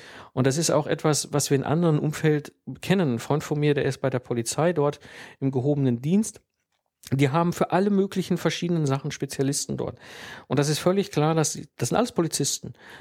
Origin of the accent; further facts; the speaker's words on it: Herdecke, North Rhine-Westphalia, Germany; ich bin ja ursprünglich aus dem Ruhrgebiet, bin dann von dort gependelt, komme aus Herdecke in der Nähe von Dortmund